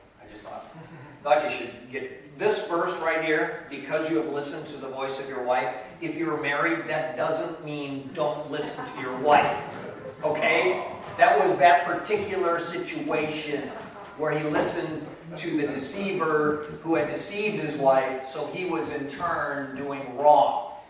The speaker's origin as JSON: {"language": "English", "region": "Illinois", "country": "United States", "lives_now": "Oregon, United States", "said": "it's like living in a postcard in Oregon. I'm from Illinois. It's like living in a cornfield."}